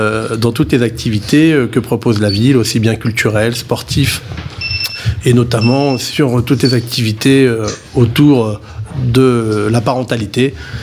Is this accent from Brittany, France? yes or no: no; Limay, Île-de-France, France; quand on a grandi à Limay, on a un fort attachement pour sa commune, hein, dont je fais évidemment partie.